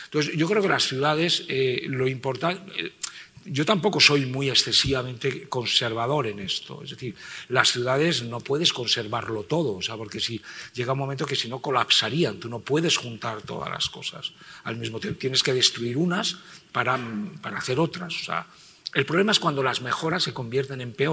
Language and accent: Spanish; León, Castile and León, Spain; Yo me curé de eso de espanto, porque soy de León, aunque no lo parece.